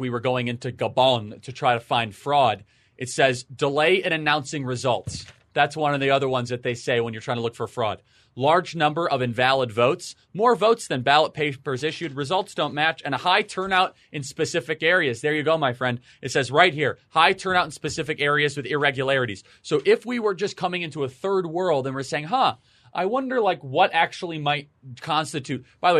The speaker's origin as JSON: {"language": "English", "region": "Illinois", "country": "United States", "said": "I'm from Northern Illinois."}